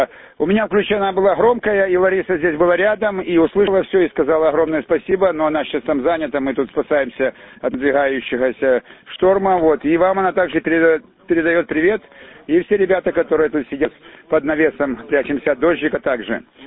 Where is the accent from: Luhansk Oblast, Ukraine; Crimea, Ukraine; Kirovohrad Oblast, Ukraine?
Crimea, Ukraine; я сам крымчанин